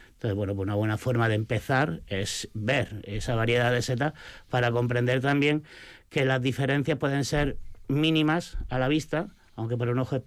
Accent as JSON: {"language": "Spanish", "town": "Almería", "region": "Andalusia", "country": "Spain", "said": "yo soy de Almería y yo me formé principalmente en Sierra Nevada, en la Sierra de Cazorla"}